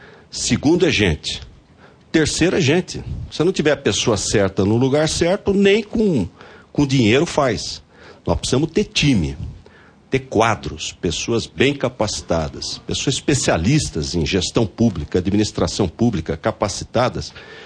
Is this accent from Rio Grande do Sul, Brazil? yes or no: no; Pindamonhangaba, São Paulo, Brazil; born there; Eu nasci em Pinda porque ele foi para lá para dirigir a estação de piscicultura.